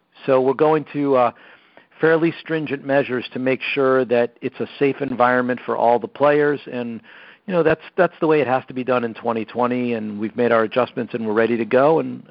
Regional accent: Connecticut, United States; and I come from Connecticut as well, so share the Nutmeg State background with Greg

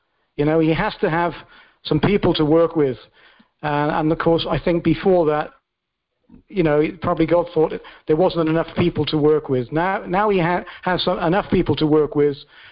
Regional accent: Cardiff, Wales, United Kingdom; I am from Caerdydd, and from the land of Cymru.

